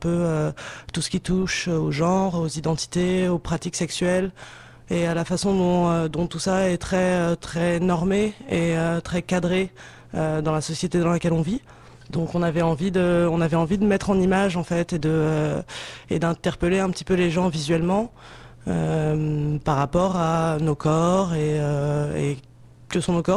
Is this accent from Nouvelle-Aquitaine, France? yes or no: no; Lille, Hauts-de-France, France; Donc on vient de France, on vient de Lille, plus précisément, au nord de la France.